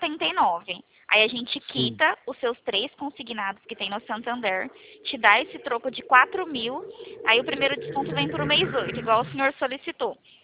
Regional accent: São Paulo, Brazil; eu sou do estado de São Paulo.

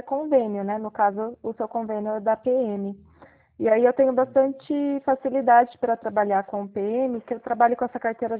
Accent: Jaguariúna, São Paulo, Brazil; Eu sou de Jaguariúna

